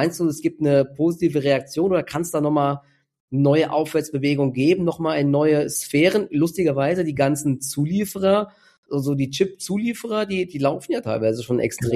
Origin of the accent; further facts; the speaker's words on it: Dietzenbach, Hesse, Germany; Selbst in meiner Heimatstadt baut Google ein riesiges Rechenzentrum jetzt hier in Dietzenbach